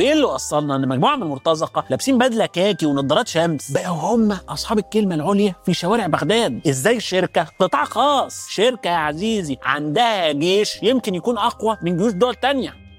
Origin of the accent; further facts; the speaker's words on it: Egypt; accent: Egyptian; أو كما نقول في لهجتنا المصرية الجميلة الرشاح